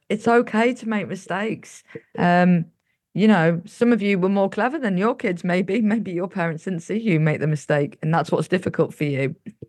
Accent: Yorkshire and the Humber, United Kingdom

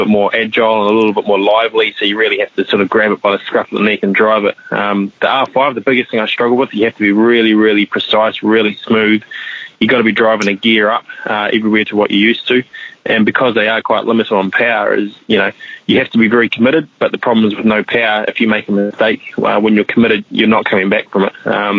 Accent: New Zealand; as a Kiwi, that's very much very similar to the Kiwi culture, very similar to how we do things at home

